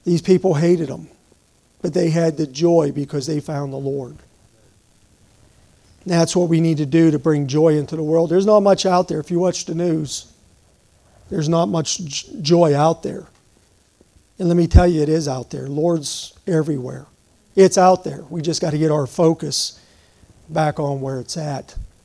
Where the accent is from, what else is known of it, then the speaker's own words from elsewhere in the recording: United States; born there; now in Arizona, United States; She was born down south, and I was born up north. She lived her adult life up north. She went from the south to north. I went from the north, and I'm down in Arizona, right?